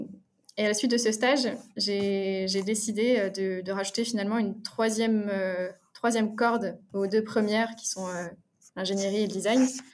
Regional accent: Auvergne-Rhône-Alpes, France; moi, je suis née et j'ai grandi en Haute-Savoie.

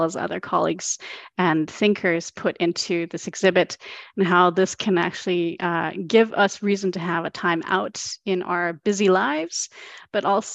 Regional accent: Canada; Whereas I come from Canada originally, so I have practical experiences in Canadian planning

